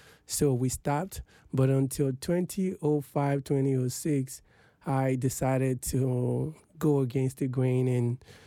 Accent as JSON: {"language": "English", "region": "Lagos", "country": "Nigeria", "tie": "born or raised there", "lives_now": "Abuja, Nigeria", "said": "I grew up in Oluwole, Lagos, Nigeria, Ogba. There, it's a competition."}